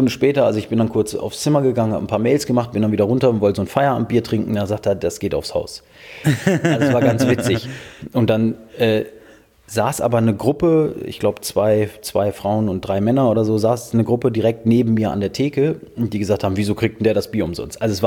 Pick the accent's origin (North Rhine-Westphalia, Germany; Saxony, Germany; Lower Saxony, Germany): North Rhine-Westphalia, Germany; Minden; Ich komme ja aus Minden und Minden liegt an der Weser.